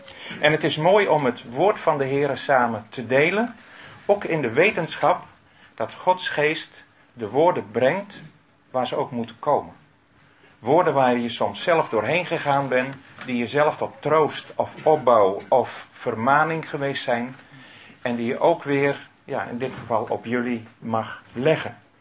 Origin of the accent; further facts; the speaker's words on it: Lunteren, Gelderland, Netherlands; Ik kom uit Lunteren, dus niet zo heel ver hier vandaan.